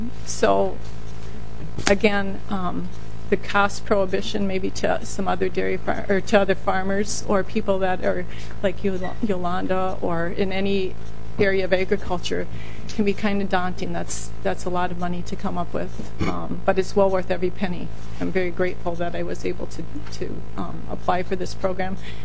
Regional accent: Dundas, Minnesota, United States; I'm from Dundas, Minnesota.

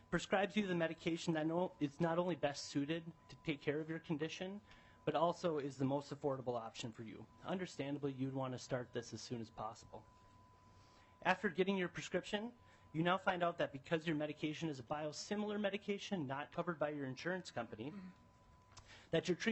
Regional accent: Little Falls, Minnesota, United States; now in Duluth, United States; I'm a pharmacist at Essentia Health. I live from Duluth, Minnesota, and I was born and raised in Little Falls.

